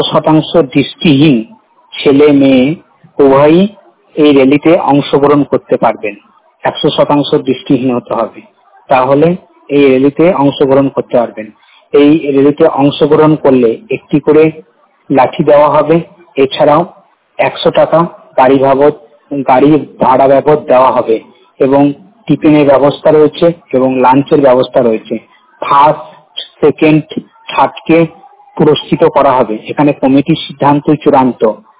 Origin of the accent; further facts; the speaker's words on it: West Bengal, India; আমি আশিসংশ দৃষ্টিহীন, আমার বাড়ি পূর্ব বর্ধমান।